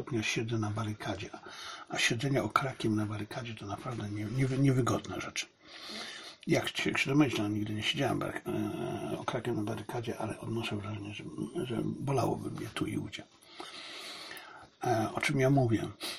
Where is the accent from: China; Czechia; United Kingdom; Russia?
China; now in Poland; Ponieważ jestem Chińczykiem, dla mnie to wszystko, co się dzieje na ulicach chińskich miast i w chińskich wsiach, jest po prostu dla mnie być może nawet ważniejsze niż to, co jest w Polsce